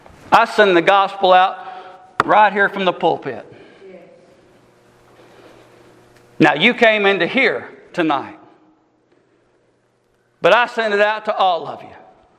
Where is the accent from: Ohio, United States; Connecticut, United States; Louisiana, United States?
Louisiana, United States; I'm not from here. I'm from Grant Parish.